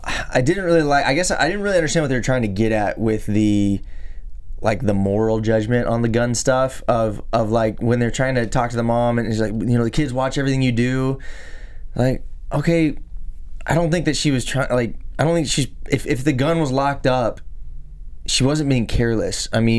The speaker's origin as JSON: {"language": "English", "region": "Texas", "country": "United States", "tie": "born or raised there", "said": "I grew up in Texas. So my whole family were, you know, aunts and uncles and friends. I mean, hunting was huge."}